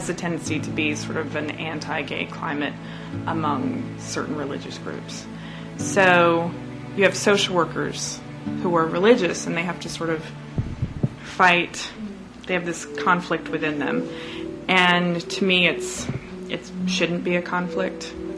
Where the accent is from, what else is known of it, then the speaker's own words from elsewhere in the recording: Idaho Falls, Idaho, United States; So I'm from Idaho Falls.